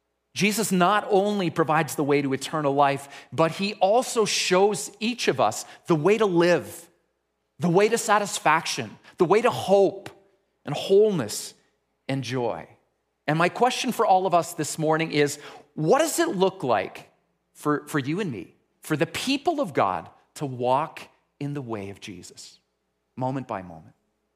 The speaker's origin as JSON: {"language": "English", "town": "Surrey", "region": "British Columbia", "country": "Canada", "tie": "born or raised there", "said": "I grew up in Surrey, at Surrey Alliance."}